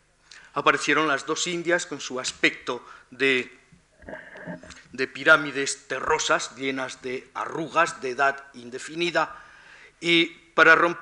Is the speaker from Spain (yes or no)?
yes; Spain; no es lo mismo para mí, que no soy castellano, pero que soy español